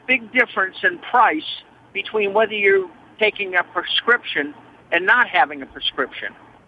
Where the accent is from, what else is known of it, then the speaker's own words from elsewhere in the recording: Alaska, United States; I'm from Alaska. I'm going through Tennessee right now, and I heard your program.